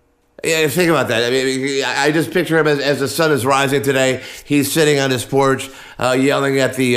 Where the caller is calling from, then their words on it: West Palm Beach, Florida, United States; I come to you from West Palm Beach, Florida.